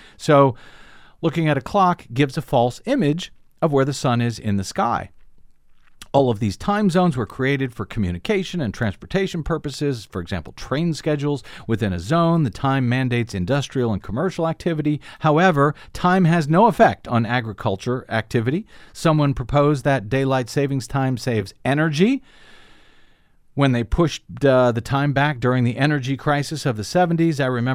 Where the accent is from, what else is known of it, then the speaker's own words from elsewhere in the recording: Missouri, United States; Should I move back to my home state and run for that down in the Boot Hill of Missouri